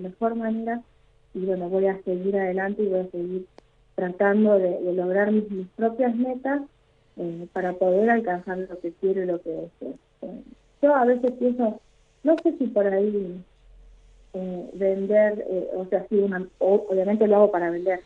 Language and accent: Spanish; Rosario, Santa Fe, Argentina; yo soy de Rosario, soy de Santa Fe